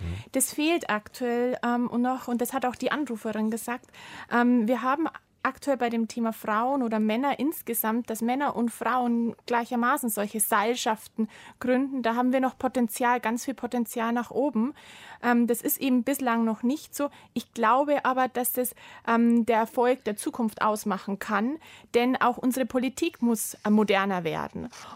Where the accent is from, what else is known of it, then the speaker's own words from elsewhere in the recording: Bavaria, Germany; Und ich komme aus dem Landkreis Landshut und im Landkreis Landshut, der besteht aus 35 Kommunen